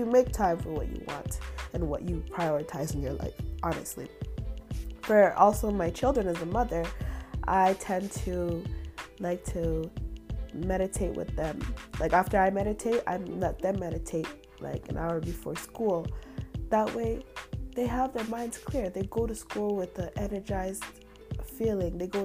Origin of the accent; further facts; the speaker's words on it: Canada; luckily enough, we both are growing up in Canada